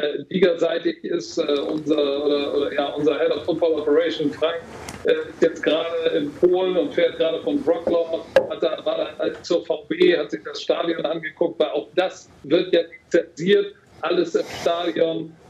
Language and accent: German; Hamburg, Germany; Noch davor in meiner Kindheit bin ich in St. Pauli Altona aufgewachsen